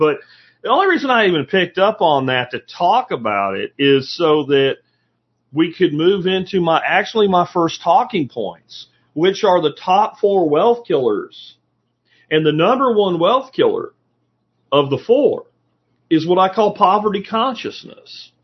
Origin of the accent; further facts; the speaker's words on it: Minersville, Pennsylvania, United States; I went back to my hometown in rural Pennsylvania, a place called Minersville.